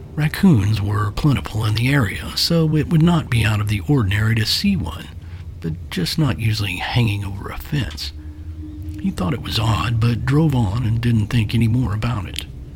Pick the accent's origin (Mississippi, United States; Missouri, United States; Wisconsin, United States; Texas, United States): Missouri, United States; Specifically, I'm referring to cases such as that of Momo in my home state of Missouri that have a relatively short but intensive number of sightings.